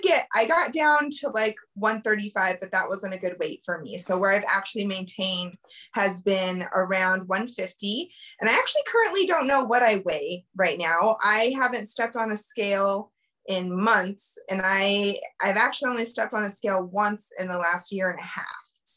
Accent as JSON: {"language": "English", "region": "Colorado", "country": "United States", "tie": "born or raised there", "said": "I born and raised in Colorado, lived here my whole life, always struggled with my weight."}